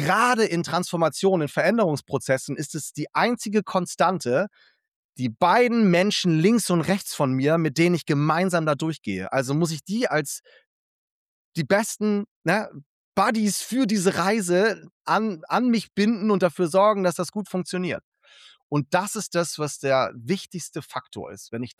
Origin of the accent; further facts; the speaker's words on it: Hamburg, Germany; so als Hamburger